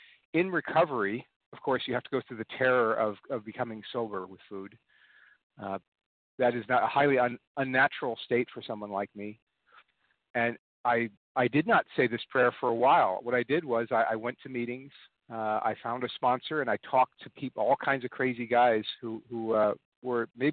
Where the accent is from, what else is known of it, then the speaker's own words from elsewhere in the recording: California, United States; I'm from Southern California.